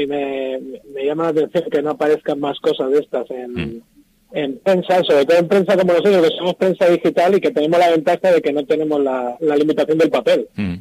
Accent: Cantabria, Spain; yo no soy de la Vega, pero soy cántabro, soy de Cerro de la Vega.

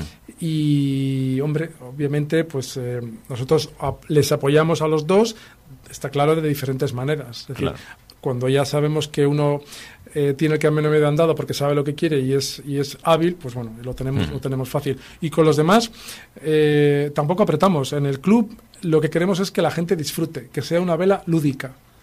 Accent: Cantabria, Spain; como somos de Cantabria, con licencia federativa por la Federación de Cantabria

